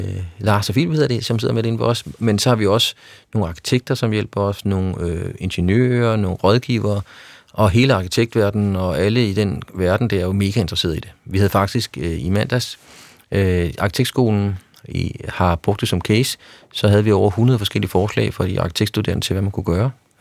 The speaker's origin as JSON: {"language": "Danish", "region": "Capital Region of Denmark", "country": "Denmark", "said": "jeg er jo på samme baggrund, jeg er jo fra Vestegnen."}